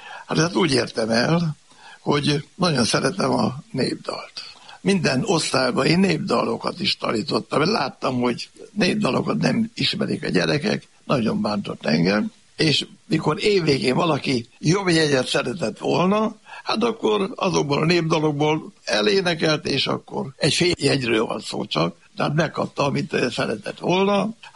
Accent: Demecser, Szabolcs-Szatmár-Bereg, Hungary; born there; Visszamentünk Demecserbe, ott születtem, felvettem a ünnepi öltönyt, amiben megkaptam a diplomámat

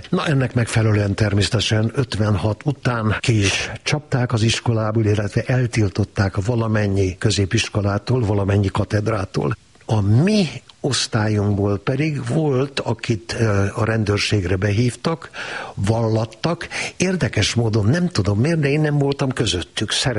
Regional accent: Kunmadaras, Jász-Nagykun-Szolnok, Hungary; born or raised there

